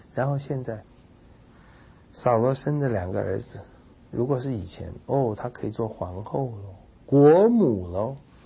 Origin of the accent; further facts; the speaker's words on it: China; 全世界都有，我们中国人都有